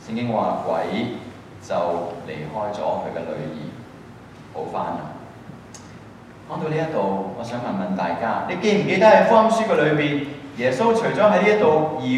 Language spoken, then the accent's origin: Cantonese; Guangdong, China; 我哋廣東人好興最後講一句咩啊？